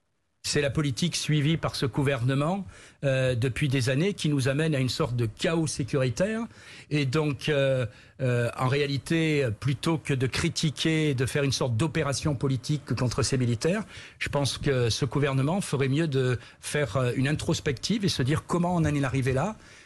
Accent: Aix-en-Provence, Provence-Alpes-Côte d'Azur, France; J'ai été élevé à Aix-en-Provence dans un collège militaire.

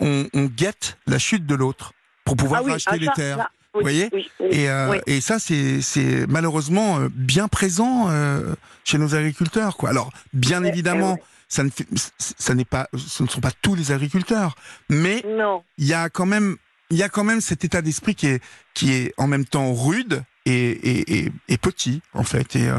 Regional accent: Normandy, France; je connais les gendarmes, moi, dans mon patelin, là-bas en Normandie.

